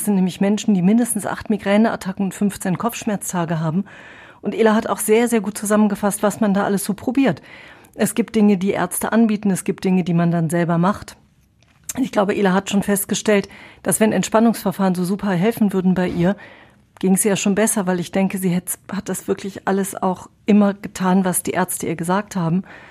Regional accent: Witten, North Rhine-Westphalia, Germany; in der Stadt, wo ich aufgewachsen bin, in Witten

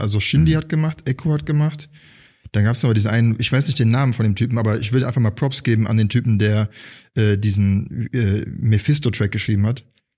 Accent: Heidenheim, Baden-Württemberg, Germany; ich bin in Heidenheim aufgewachsen

